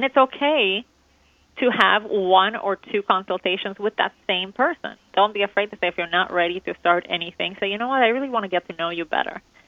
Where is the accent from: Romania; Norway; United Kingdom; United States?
Romania; myself, I grew up in Romania